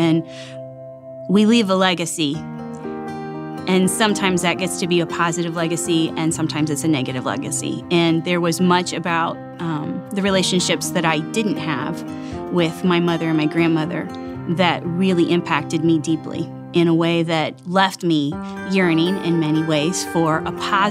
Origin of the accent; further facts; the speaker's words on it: Bellevue, Ohio, United States; I'm from Bellevue, Ohio.